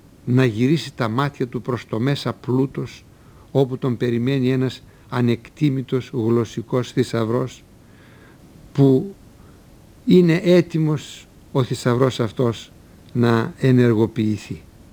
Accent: Central Macedonia, Greece; Στο χωριό μου, παραδείγματος χάρη, στα Πιέρια, κόχη λέμε τη γωνιά.

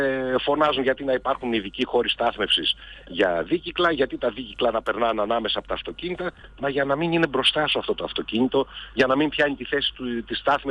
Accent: Kavala, Eastern Macedonia and Thrace, Greece; Εδώ που μένω, εγώ είμαι από την Καβάλα, στην περιοχή που μένω, υπάρχει μαγάζι

